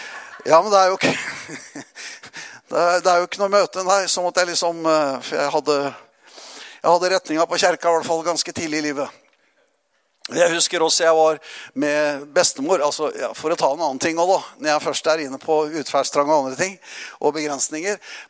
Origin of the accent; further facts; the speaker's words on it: Notodden, Telemark, Norway; Jeg vokste jo opp i Metodistkirken på Notodden.